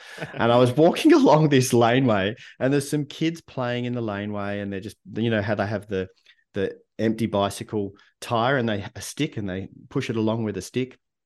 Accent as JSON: {"language": "English", "town": "Melbourne", "region": "Victoria", "country": "Australia", "tie": "born or raised there", "said": "I grew up in Melbourne, Australia, right?"}